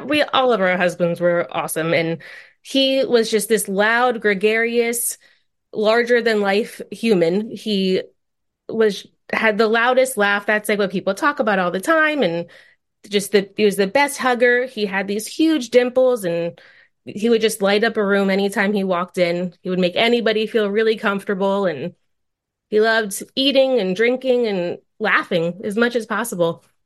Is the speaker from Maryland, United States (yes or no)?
yes; Maryland, United States; I did. I grew up in Maryland and I've just stayed here ever since.